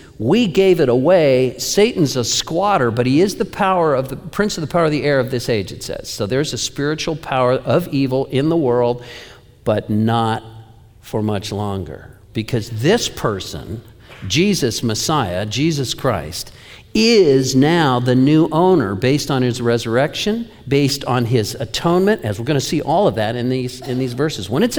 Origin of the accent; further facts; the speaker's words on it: California, United States; now in Oregon, United States; How many of us, I'm from California, how many?